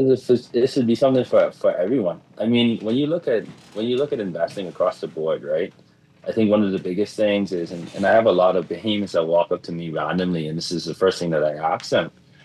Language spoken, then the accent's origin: English; Bahamas; So born and raised in the Bahamas, went off to school for a while and then lived a lot of places in the span of about 4 or 5 years